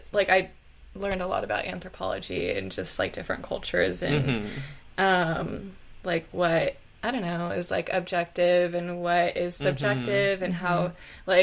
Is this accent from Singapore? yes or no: no; Los Angeles, California, United States; In Los Angeles.